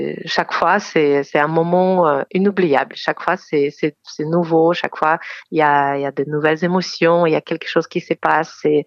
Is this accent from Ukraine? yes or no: yes; Ukraine; moved away as an adult; now in France; je viens d'Ukraine, donc je vis toute ma vie en Ukraine et je vis en France depuis 8 ans.